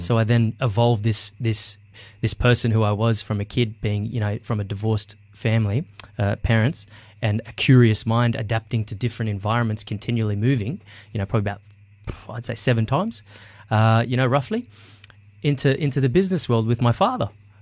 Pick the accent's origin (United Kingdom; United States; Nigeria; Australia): Australia; Lebanese nickname, okay. … And, you know … So I got paid out a lot for my middle name growing up in the Australian world.